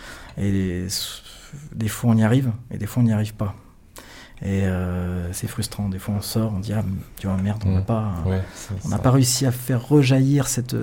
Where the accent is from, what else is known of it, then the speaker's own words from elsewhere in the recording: France; on préfère chanter en français parce que, bon, voilà, on est des Français